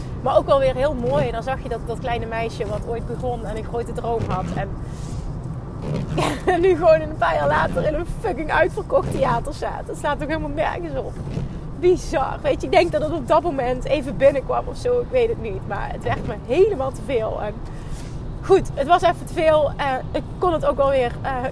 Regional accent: Limburg, Netherlands; Ik kom uit Limburg. Per definitie willen mensen al niet naar mij luisteren. Want ja, ik heb een accent.

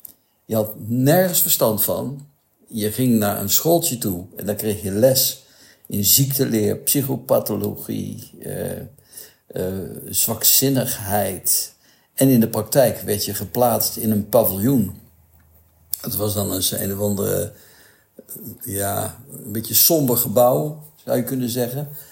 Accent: North Brabant, Netherlands; also born or lived in Breda / Eindhoven; Ja, ik ben in Brabant opgegroeid, in Breda en Eindhoven. Grote stad.

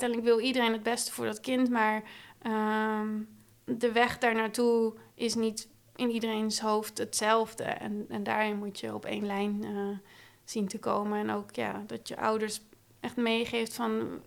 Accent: Schoonhoven, South Holland, Netherlands; Nee, ik kom uit Schoonhoven, in de buurt van Gouda.

